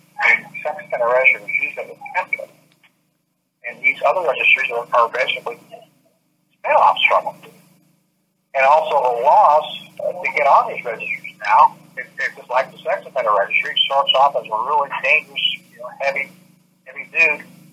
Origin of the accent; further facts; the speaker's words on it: Alaska, United States; I'm really from Alaska. The population of Alaska is like 700,000 people.